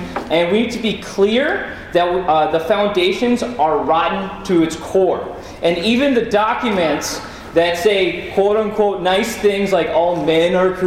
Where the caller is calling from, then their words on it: Madison, Wisconsin, United States; I'm coming from Madison, Wisconsin, which is occupied Ho-Chunk land